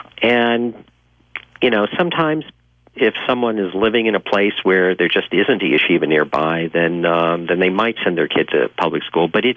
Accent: Los Angeles, California, United States; I mean, it was very funny growing up in Los Angeles, where nobody walks anywhere, right?

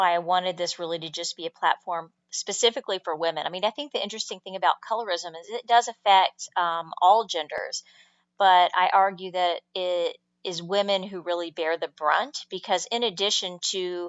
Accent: United States; And I talk about my own experience growing up in the United States.

